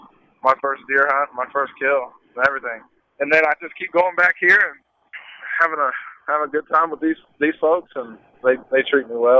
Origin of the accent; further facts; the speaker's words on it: Indianapolis, Indiana, United States; I mean, I was born and raised in Indianapolis.